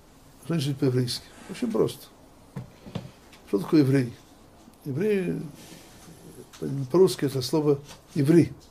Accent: Odesa, Odesa Oblast, Ukraine; Они были из Одессы, многие из них, я сам из Одессы.

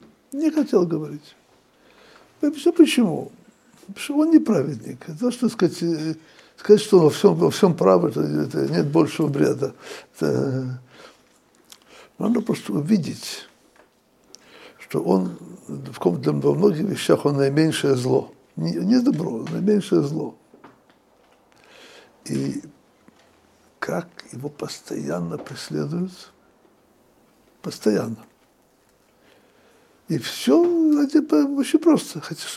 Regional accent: Odesa, Odesa Oblast, Ukraine; Я вырос в Одессе.

